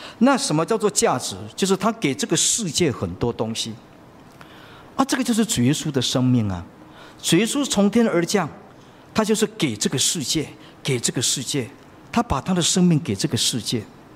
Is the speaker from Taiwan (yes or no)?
yes; Taiwan; 我们不过是平凡的在台湾长大